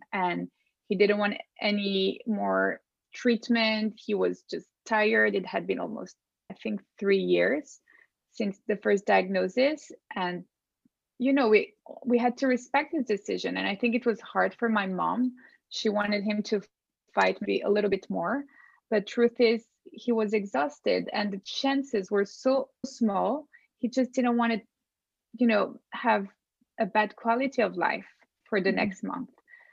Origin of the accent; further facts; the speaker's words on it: Geneva, Switzerland; moved away as an adult; also born or lived in Hong Kong / Brazil; I was born in Hong Kong, but raised in Geneva. I lived there with my family for almost all my life until I was 20. And then my mom moved to Brazil and I followed her a few years later after college.